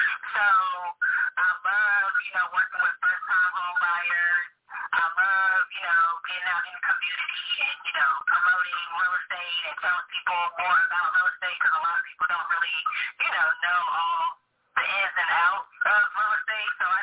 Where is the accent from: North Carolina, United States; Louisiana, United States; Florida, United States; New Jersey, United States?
North Carolina, United States; Raleigh; As you stated, I am from Raleigh, North Carolina. I have been living in Raleigh for pretty much my entire life.